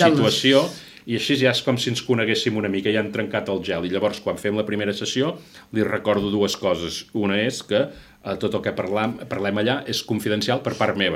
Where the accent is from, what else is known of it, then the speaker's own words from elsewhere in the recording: Santa Maria de Merlès, Catalonia, Spain; moved away as an adult; now in Porreig, Spain; Visc a Porreig. Jo sóc de Merlès, Santa Maria de Merlès, vaig néixer allà en una casa de pagès, en una masia, amb els meus pares eren masovers, i actualment visc a Porreig